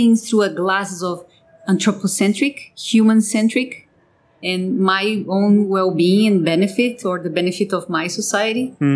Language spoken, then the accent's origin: English; India; born there; Because I was born in India